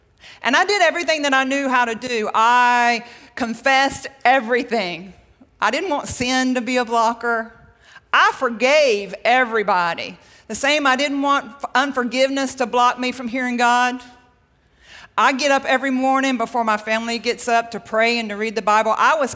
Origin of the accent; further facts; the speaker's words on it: Mississippi, United States; I was raised in Mississippi, in the Mississippi Delta, and we lived next to the Mississippi River.